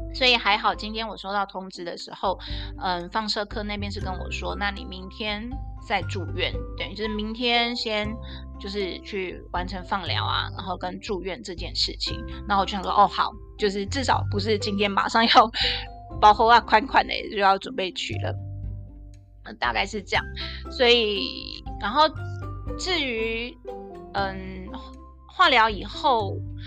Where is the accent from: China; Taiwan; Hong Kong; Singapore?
Taiwan; Tainan; 我是台南人，但是我是喝无糖茶